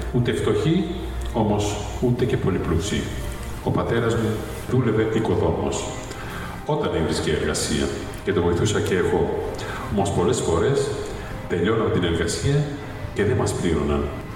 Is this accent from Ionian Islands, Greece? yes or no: yes; Kefalonia, Ionian Islands, Greece; now in Sydney, Australia; Εγώ κατάγομαι από την Κεφαλονιά … Είχαμε γνωστούς εδώ στο Σίδνεϊ.